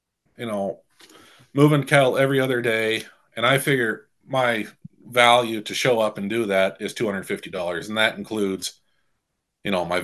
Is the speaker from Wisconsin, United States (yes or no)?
no; Winnett, Montana, United States; It was just south of my hometown, Winnett, and which was 30 miles.